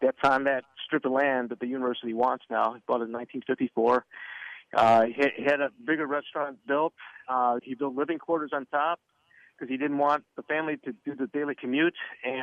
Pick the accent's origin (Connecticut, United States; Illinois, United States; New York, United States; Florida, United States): Illinois, United States; Chicago; Sure. I grew up in Chicago. I am the fourth generation of my family, but the first to be born in America.